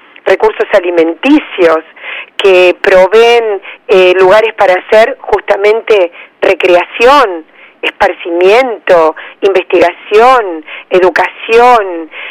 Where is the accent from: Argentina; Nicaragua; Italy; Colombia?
Argentina; La Plata, Buenos Aires Province; now in Bahía Blanca, Argentina; Yo no soy oriunda de Bahía Blanca, llevo 30 años aquí, soy platense